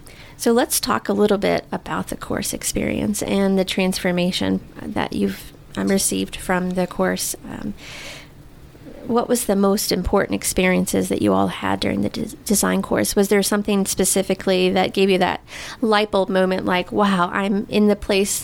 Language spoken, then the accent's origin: English; Virginia, United States; I'm from Virginia, too, and mm-hmm. moved around through the military